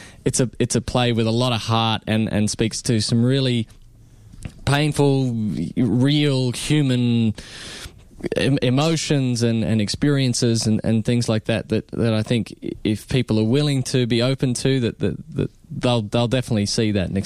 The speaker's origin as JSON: {"language": "English", "town": "Sydney", "region": "New South Wales", "country": "Australia", "said": "Well, I mean, I'm from Sydney, so this is my first gig here in Melbourne."}